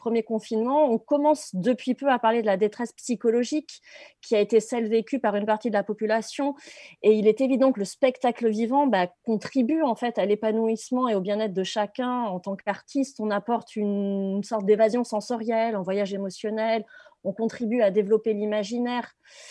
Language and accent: French; Nouvelle-Aquitaine, France; Je viens de la Dordogne, et là-bas on a une grotte donc qui est mondialement connue, la grotte de Lascaux